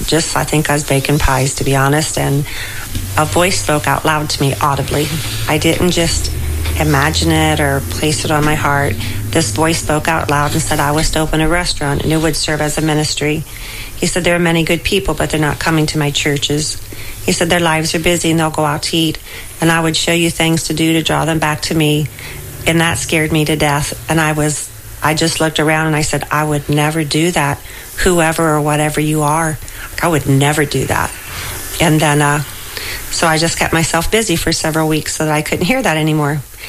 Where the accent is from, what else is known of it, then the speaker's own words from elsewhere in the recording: Osgood, Ohio, United States; I was originally from Osgoode, got married at 20, and we'll be married 36 years in April, and we've spent all that time in the Casella area.